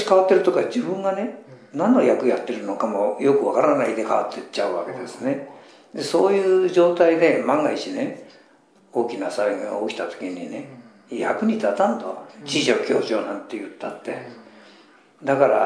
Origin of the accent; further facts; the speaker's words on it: Suwa, Nagano, Japan; also born or lived in Omiya; 生まれはね、埼玉県の大宮なんですけど、はい、親父がキーとやってましたからね、はい、その関係で親父が病気になった時に諏訪行ったんですよ、